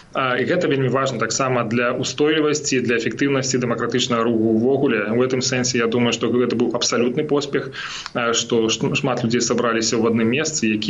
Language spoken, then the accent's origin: Belarusian; Berazhnoe, Brest Region, Belarus; Я нарадзіўся на Століншчыне ў вёсцы Беражное, скончыў там беларускую школу